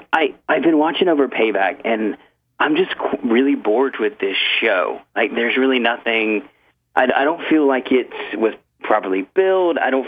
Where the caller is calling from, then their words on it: Louisiana, United States; from Louisiana.